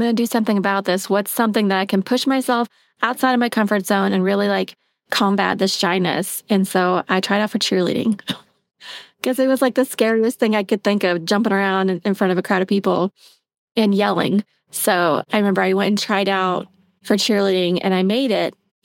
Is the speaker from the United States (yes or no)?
yes; South Carolina, United States; also born or lived in Wisconsin / Scotland / Oklahoma / Texas; So we traveled a lot growing up, but mostly South Carolina. I was born in Wisconsin. We lived in Scotland when I was a kid.